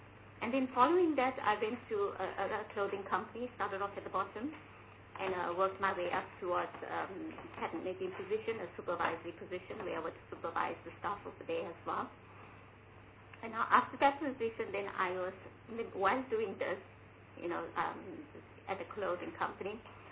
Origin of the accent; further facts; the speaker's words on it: Durban, KwaZulu-Natal, South Africa; Okay, to start off, I'm from Durban, and you see from my city, I'm from Durban.